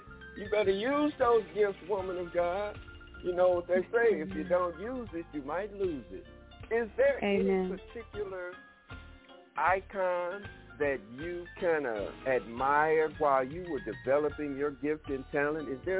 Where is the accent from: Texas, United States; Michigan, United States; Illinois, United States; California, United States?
Michigan, United States; Detroit; also born or lived in Pine Bluff, Arkansas; I was born in the South Pine Bluff, Arkansas, but I spent 40 years of my life, and that's prophetic, 40 years. I grew up in Detroit.